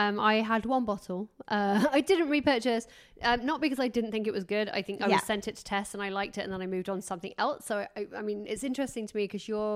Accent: England, United Kingdom; not from LA, obviously. I was like, oh no, I'm English.

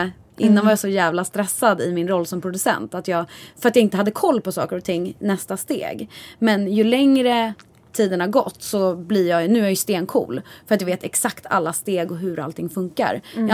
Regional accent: Stockholm, Stockholm County, Sweden; now in Los Angeles, United States; att man träffas här i LA och plötsligt har man jättemycket gemensamt. Man skulle aldrig träffa dem hemma i Stockholm.

